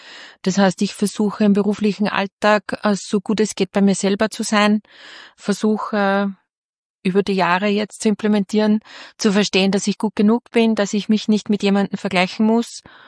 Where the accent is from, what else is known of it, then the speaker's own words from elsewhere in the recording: Upper Austria, Austria; Und ich komme aus Müllviertel und da sagt man, scheiß da nichts, dann fährt da nichts.